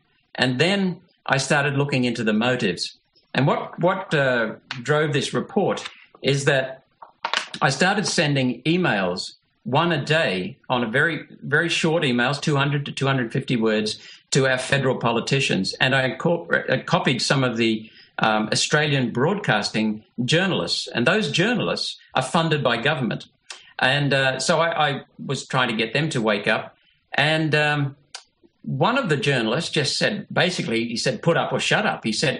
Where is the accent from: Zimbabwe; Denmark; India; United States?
India; born there; First of all, I was born in India